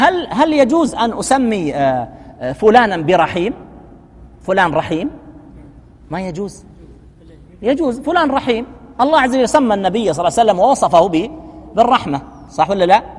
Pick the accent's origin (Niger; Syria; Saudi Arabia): Saudi Arabia; لكن مثلا عندنا في السعودية